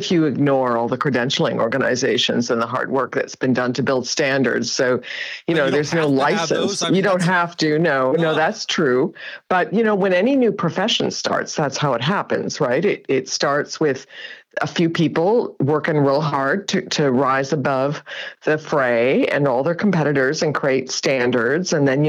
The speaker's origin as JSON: {"language": "English", "country": "Canada", "said": "Well, so I went to MBA school, in Canada. I'm a Canadian, 40 years ago."}